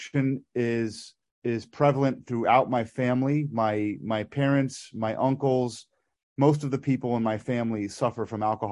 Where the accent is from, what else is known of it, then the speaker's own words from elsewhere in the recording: Los Angeles, California, United States; There's a growing up in Los Angeles, there's a very large Persian community